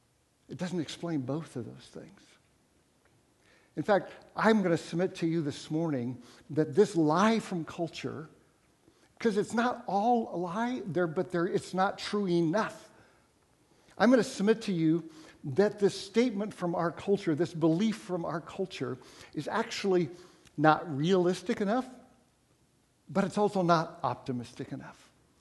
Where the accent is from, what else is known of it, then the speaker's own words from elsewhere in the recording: Japan; I grew up in Japan.